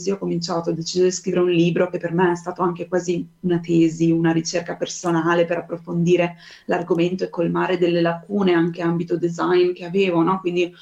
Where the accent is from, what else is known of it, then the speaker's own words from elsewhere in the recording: Veneto, Italy; now in Amsterdam, Netherlands; sono nata e cresciuta in provincia di Treviso, vivo ora ad Amsterdam